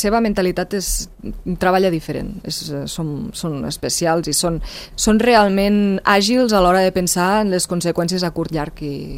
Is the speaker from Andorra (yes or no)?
yes; Andorra; que guais que som els andorrans